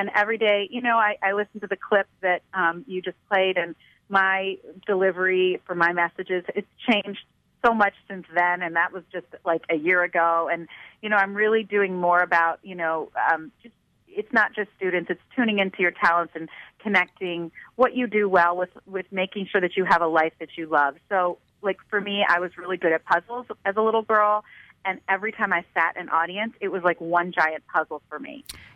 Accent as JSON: {"language": "English", "country": "Canada", "said": "We're from Canada, I will tell you that."}